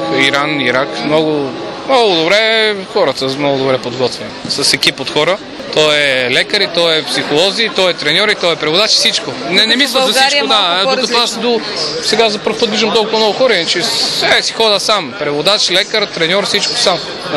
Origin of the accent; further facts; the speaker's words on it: Pirdop, Sofia Province, Bulgaria; аз съм от Пиардоп, тренирам в Пиардоп.